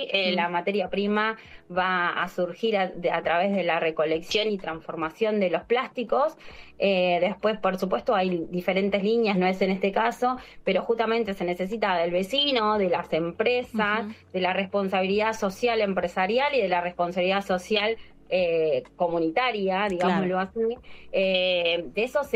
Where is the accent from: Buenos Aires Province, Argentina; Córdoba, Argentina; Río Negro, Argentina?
Buenos Aires Province, Argentina; Campana; nosotros somos de Campana, oriundos de Campana